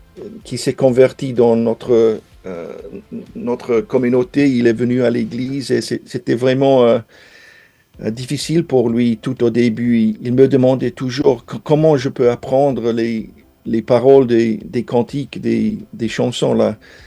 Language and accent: French; Wales, United Kingdom; French is a second language; chez nous, au Pays de Galles, il n'y avait pas d'entraîneur de goalball.